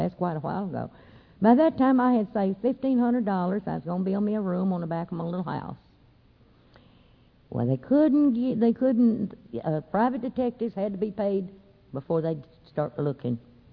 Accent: the South, United States; accent: southern; See, I was up north. And I never did lose my southern accent because I really didn't want to.

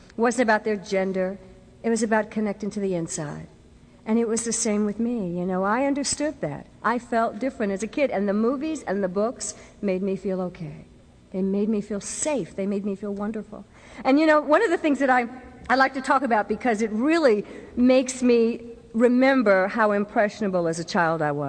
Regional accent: New York City, New York, United States; And being a product of the 60s, growing up in New York City made it real easy to run to chemicals.

